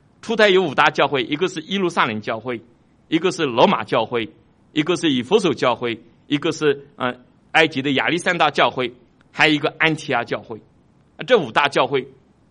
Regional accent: China; 我们中国人有一句话叫做人之将死什么其言也善

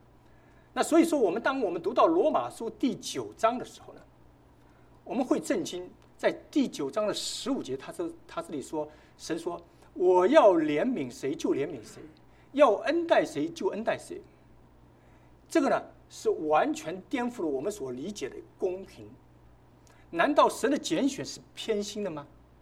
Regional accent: Shanghai, China; 那么大家都知道我是个上海人了，

